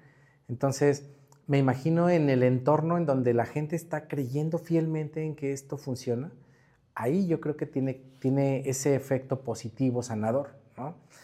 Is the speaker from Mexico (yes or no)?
yes; Mexico; nosotros como mexicanos, la verdad es que somos muy tendientes al efecto placebo porque somos una población creyente, totalmente. Entonces, somos una población de fe.